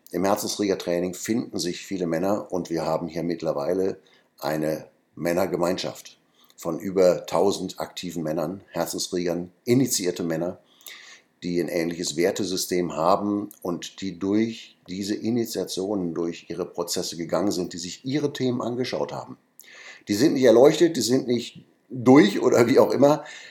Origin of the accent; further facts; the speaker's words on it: North Rhine-Westphalia, Germany; ich komme aus dem Ruhrpott